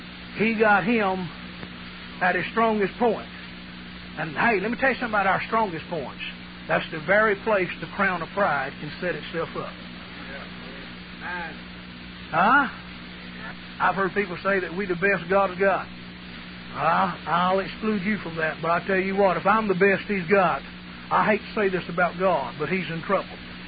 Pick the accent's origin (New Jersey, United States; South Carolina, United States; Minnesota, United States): South Carolina, United States; Everybody thinks we're from North Carolina. We're from South Carolina. Them poor Tar Heels, we sand lappers.